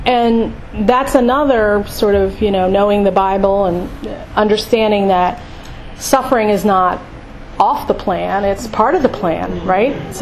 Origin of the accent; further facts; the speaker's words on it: Ireland; And I'm Irish too, so I have a keen sense of tragedy.